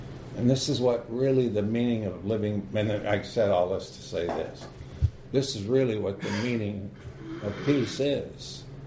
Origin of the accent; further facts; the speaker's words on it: Arizona, United States; where I grew up in Arizona, this little box canyon that I've talked about before